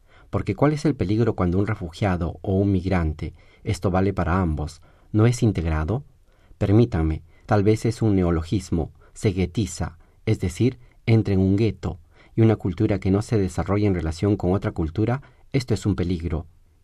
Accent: Argentina; Antes que nada, yo como argentino y sudamericano agradezco mucho a Suecia por esta acogida

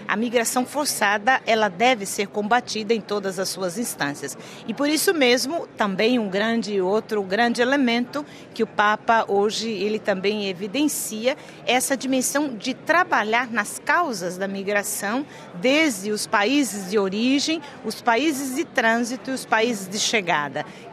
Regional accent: Brazil; Quando eu dizia que eu era superiora geral, mas brasileira

